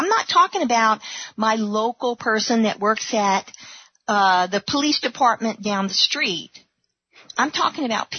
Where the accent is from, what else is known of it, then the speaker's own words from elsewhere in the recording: Louisiana, United States; I was from Louisiana, and so I went to her.